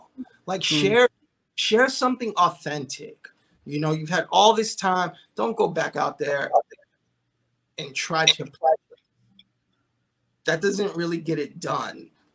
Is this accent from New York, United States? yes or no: yes; New York City, New York, United States; And look, I grew up in New York City.